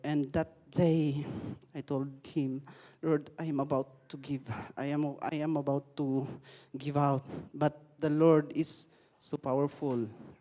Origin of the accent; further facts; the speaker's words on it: Philippines; now in Japan; I am a Filipino, wanting to go to other country for a job, and it was my first time to come here in Japan.